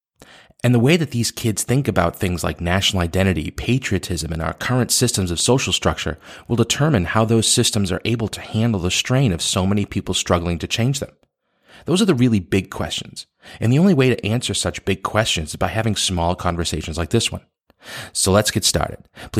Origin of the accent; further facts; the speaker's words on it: Boston, Massachusetts, United States; now in Beijing, China; born and raised in Boston. The only other place I've ever lived is Beijing, and I lived here for over 10 years. So yeah. I'm like, I can say I'm from Boston. I can say I grew up in Boston. I'm New Englander.